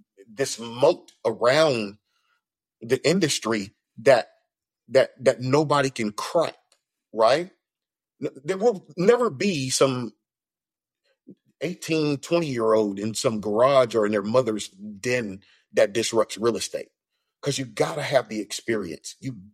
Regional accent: Mobile, Alabama, United States; now in Texas, United States; But from Mobile, Alabama, so I'm a Bama guy, roll tide, that probably burned a lot of ears. But anyway, been in Texas for what now, 25 years.

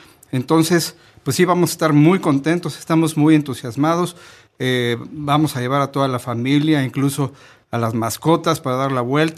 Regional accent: Mexico; Todos somos orgullosamente mexicanos

